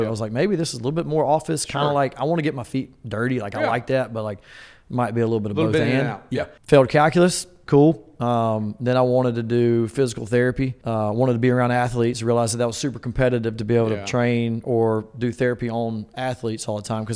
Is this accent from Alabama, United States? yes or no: yes; Tuscaloosa, Alabama, United States; I mean, I grew up in Tuscaloosa. We had season tickets to the football games, season tickets to baseball